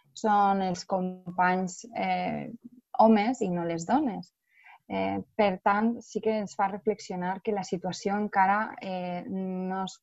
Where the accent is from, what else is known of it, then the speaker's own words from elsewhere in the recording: Castellón de la Plana, Valencian Community, Spain; jo soc de Castelló de la Plana